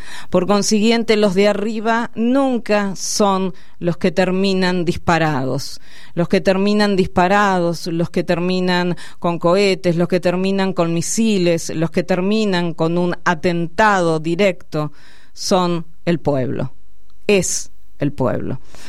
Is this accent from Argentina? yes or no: yes; Carlos Casares, Buenos Aires Province, Argentina; soy de Carlos Casares, del interior de la provincia de Buenos Aires.